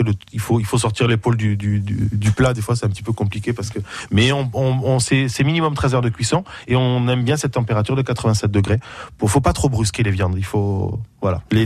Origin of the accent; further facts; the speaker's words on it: Agen, Nouvelle-Aquitaine, France; Et moi je suis d'Agen.